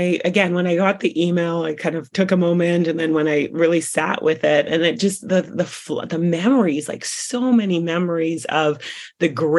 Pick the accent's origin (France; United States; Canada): Canada; Coquitlam, British Columbia; I grew up in Coquitlam. I love to play soccer.